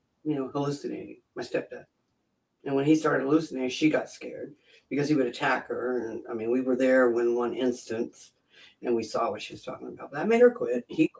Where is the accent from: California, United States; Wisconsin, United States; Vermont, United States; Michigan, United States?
California, United States; San Pablo; San Pablo, California.